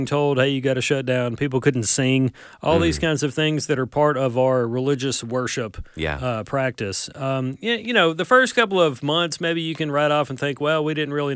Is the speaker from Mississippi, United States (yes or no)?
yes; Mississippi, United States; this impacts me because it involves something in my hometown in Northeast Mississippi.